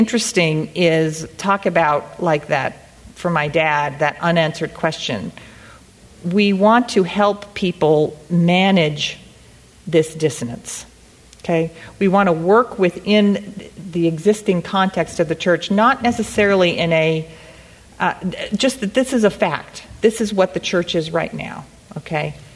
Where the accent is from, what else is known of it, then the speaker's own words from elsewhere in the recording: Cambridge, Massachusetts, United States; I was Mormon girl from Cambridge. I was also, I ended up going to Harvard for my undergrad.